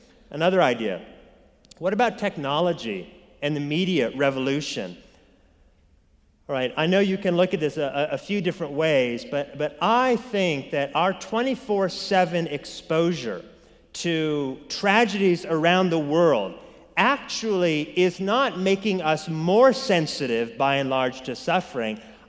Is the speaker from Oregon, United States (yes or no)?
yes; Oregon, United States; Well, I grew up in Oregon, and in my entire youth, I'd say 0 to 21, I never went to a funeral.